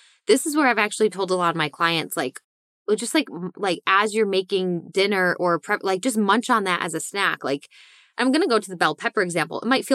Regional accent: New England, United States; I grew up in New England, and like, okay, there's a certain way that I grew up.

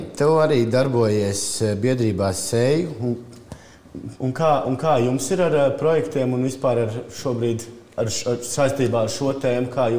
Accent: Ķekava, Ķekava Municipality, Latvia; Jā, jo es, piemēram, pats esmu no Čekavas, un es atceros, ka es savā, teiksim tā, tīņu vecumā mums bija jaunatnes iniciatīvu centrs

